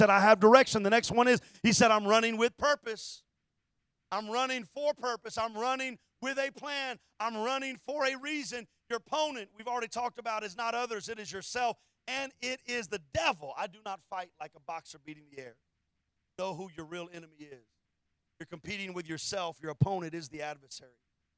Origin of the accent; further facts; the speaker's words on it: Texas, United States; We're from Texas. We don't like the Sooners.